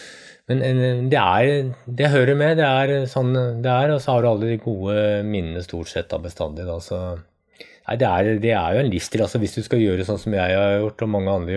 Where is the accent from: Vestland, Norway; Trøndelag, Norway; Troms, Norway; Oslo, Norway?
Oslo, Norway; Når jeg vokste opp, så var jeg på skauen hver eneste helg. Jeg vokste opp nede I Østmarka.